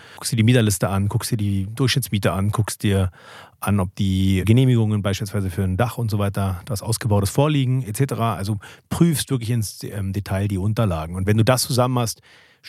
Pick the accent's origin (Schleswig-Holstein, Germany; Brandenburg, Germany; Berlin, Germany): Berlin, Germany; Genau, es war in Tegel, da wo ich groß geworden bin.